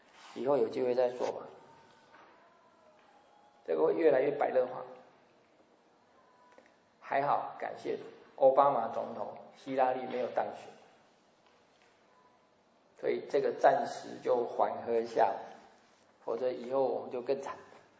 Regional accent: Taiwan; 他跟我们台湾人没有什么关系

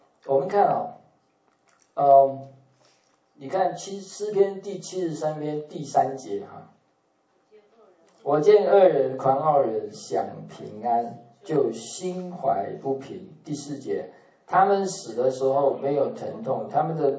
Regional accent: Taiwan; 我们台湾话叫“后康”

